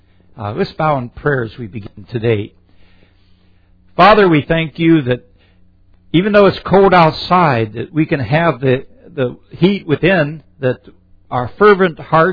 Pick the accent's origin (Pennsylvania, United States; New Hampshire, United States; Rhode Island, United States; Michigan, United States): Pennsylvania, United States; I'm from Pennsylvania, which is way up north. We get lots of snow up there.